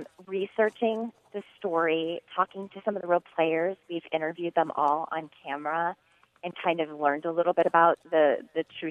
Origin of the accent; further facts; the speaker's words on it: Warren, Ohio, United States; I'm from Northeast Ohio, a little town called Warren.